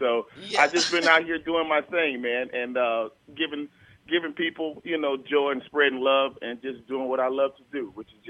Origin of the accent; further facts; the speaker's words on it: Jacksonville, Florida, United States; I reside in Jacksonville, Florida, which that's, you know, my hometown, you know, born and raised right here in Jacksonville.